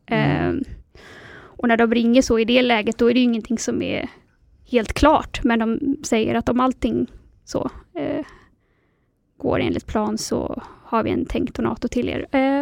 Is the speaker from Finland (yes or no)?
no; Gothenburg, Västra Götaland County, Sweden; now in Stockholm, Sweden; Ja, men jag är från Göteborg och har bott i Stockholm i 15 år eller mer, tror jag.